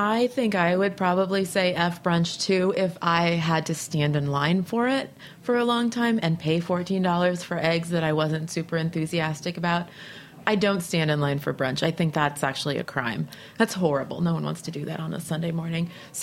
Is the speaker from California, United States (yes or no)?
yes; Los Angeles, California, United States; now in New Orleans, United States; I moved to New Orleans because, well, I moved from Venice, Los Angeles, California